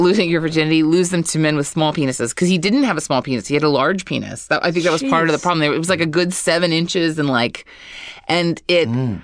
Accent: Hawaii, United States; I'm originally from Oahu.

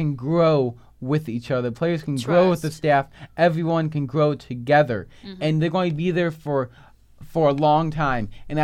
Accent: Cleveland, Ohio, United States; And I know I'm from Cleveland, and they got rid of it in late 90s

